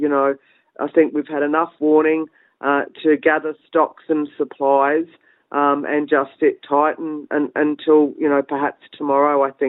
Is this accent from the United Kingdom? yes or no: no; Australia; now in Labrador, Australia; Hi, I'm my mob's Githabul, Bundjalung, so neighbouring mob of the Gold Coast, Yugambeh language speaking people. So just at the back of Bow Desert, and I live on the northerly side of the Gold Coast in Labrador currently.